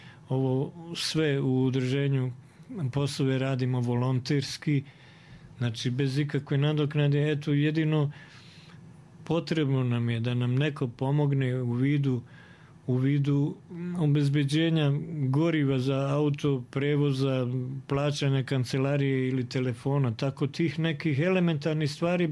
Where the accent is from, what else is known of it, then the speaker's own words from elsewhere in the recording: Foča, Republika Srpska, Bosnia & Herzegovina; Eto, to je slučajno moj zavičaj, pa onda još više tako veže me i emotivno.